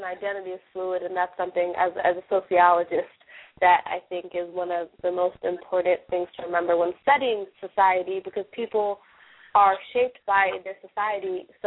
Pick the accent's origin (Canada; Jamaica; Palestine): Jamaica; now in United States; while we do understand our identity and our background and living in America and being Jamaican